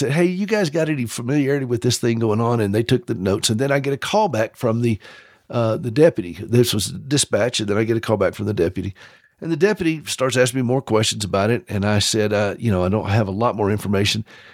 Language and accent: English; the South, United States; now in Montana, United States; that I'm from the South, where sarcasm is a way of life. I mean, that we just say things in the South differently.